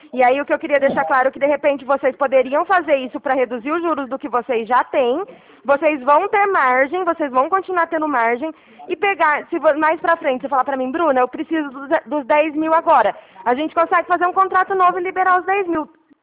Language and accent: Portuguese; Araraquara, São Paulo, Brazil; eu sou aqui de Araraquara